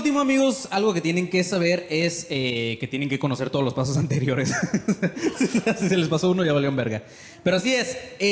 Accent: Puebla, Mexico; moved away; Yo lo digo siempre, soy de Puebla, pero no ejerzo. O sea, sí. Yo ya salí de ese pinche lugar hace un chingo, güey.

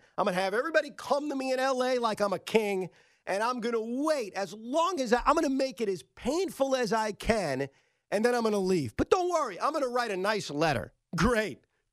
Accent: Toronto, Ontario, Canada; I grew up in Toronto, in the Toronto area.

